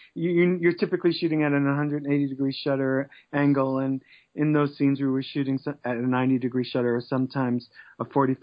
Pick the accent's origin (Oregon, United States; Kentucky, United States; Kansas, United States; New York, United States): New York, United States; It's funny because I grew up in New York, and my father, we always went to movies as a child. I was born in 1952